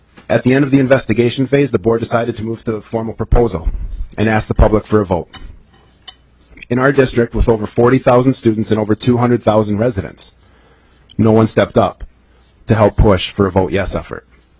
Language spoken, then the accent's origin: English; Hawley, Minnesota, United States; now in Anoka, United States; I myself am the product of public education in Minnesota. I grew up in Hawley, Minnesota, with about 52 other students.